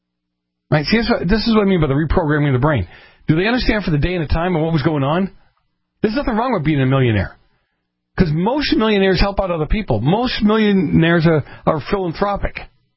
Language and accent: English; Massachusetts, United States; I grew up in Massachusetts, a lot of beautiful places in Massachusetts.